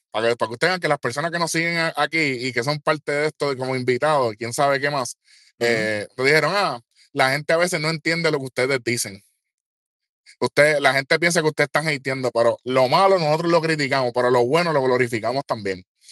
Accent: Puerto Rico; Está cabrón que nosotros somos puertorriqueños

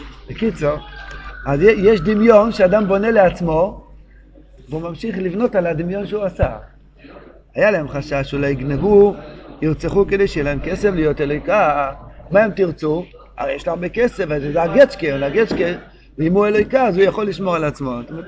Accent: Jerusalem, Jerusalem District, Israel; כשהייתי ילד בירושלים, הרבה שנים

